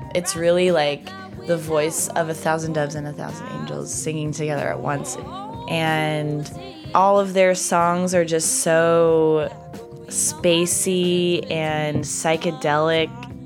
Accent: San Francisco, California, United States; I'm from San Francisco.

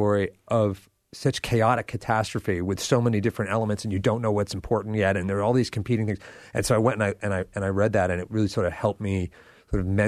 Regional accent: New England, United States; Correct, yeah. Uh-huh.

